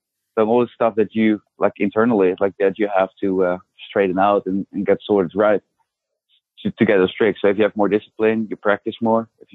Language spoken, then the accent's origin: English; Netherlands; English is a second language; now in United States; So my accent is from the Netherlands. I grew up in the Netherlands.